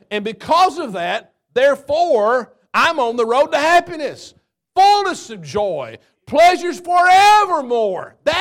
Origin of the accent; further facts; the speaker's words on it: Texas, United States; I grew up in Texas, but my dad pastored for 45 years.